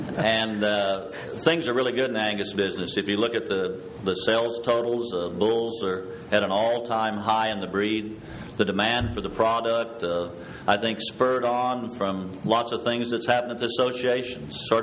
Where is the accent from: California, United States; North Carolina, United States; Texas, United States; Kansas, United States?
Kansas, United States; Parsons; born there; And I was born in Parsons, southeast Kansas.